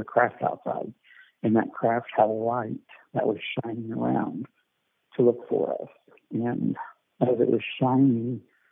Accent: Missouri, United States; I was born in Missouri, but I was raised there in the Ozarks.

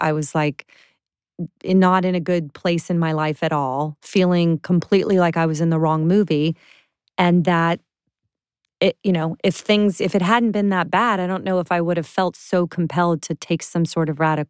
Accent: Clearwater, Florida, United States; I sell fax machines. I'm from Clearwater, Florida. I've never taken a business class.

